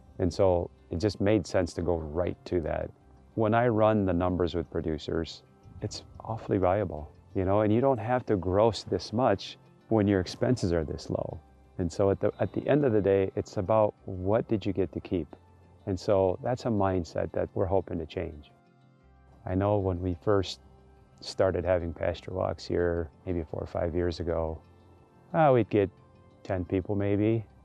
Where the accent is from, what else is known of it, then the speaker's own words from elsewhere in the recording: Madagascar; now in United States; Growing up in Madagascar, we spent time in the woods and in the field all the time. We basically lived outside